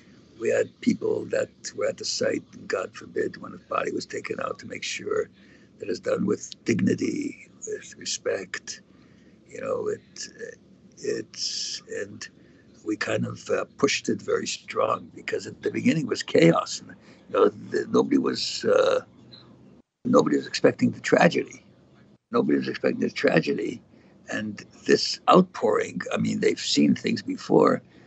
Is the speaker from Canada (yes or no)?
yes; Canada; also born or lived in New York; I was a student in New York. We lived there for a year. I got married there, but I'm a Canadian, actually.